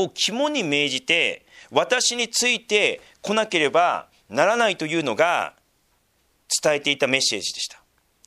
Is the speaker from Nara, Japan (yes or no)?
no; Sendai, Miyagi, Japan; で私は宮城県仙台市出身です